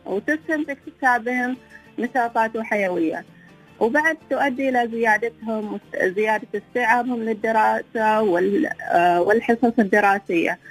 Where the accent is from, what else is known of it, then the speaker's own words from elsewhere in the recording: United Arab Emirates; في بلادنا الإمارات العربية المتحدة